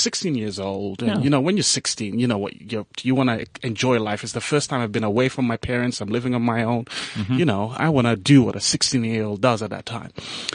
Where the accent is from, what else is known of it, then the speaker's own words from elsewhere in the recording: Gambia; English is a second language; now in United Kingdom; I'm from the Gambia, for crying out loud.